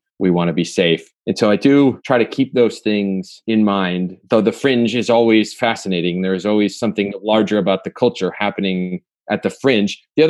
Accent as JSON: {"language": "English", "region": "Michigan", "country": "United States", "tie": "born or raised there", "said": "watching those protests in my home state of Michigan in the state capitol"}